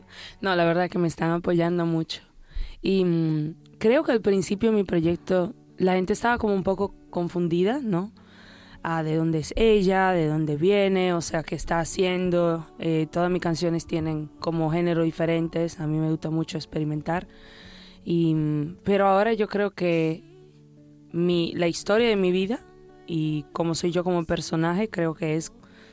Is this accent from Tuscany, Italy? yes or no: no; Turin, Piedmont, Italy; porque yo crecí en Italia, en Torino